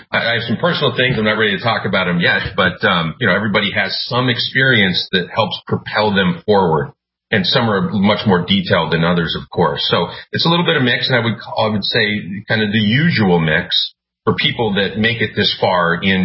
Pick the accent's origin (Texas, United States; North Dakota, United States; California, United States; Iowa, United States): North Dakota, United States; Minot; So I mentioned in the last show about some of the rumors that were going around when I was growing up in Minot, where, you know, we had all the missile activity